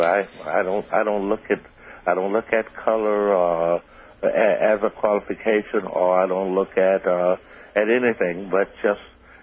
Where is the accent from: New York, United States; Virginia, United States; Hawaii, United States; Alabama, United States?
Alabama, United States; Birmingham; they call it Birmingham where I come from, Birmingham, Alabama. That's where I was raised up